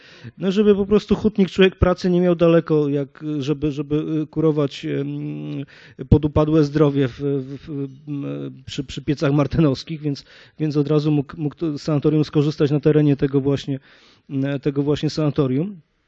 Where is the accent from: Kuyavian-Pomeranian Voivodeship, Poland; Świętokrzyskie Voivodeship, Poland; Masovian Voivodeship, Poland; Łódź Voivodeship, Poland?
Łódź Voivodeship, Poland; Łódź; Jestem z Łodzi, oryginalnie jest to podobne klimaty.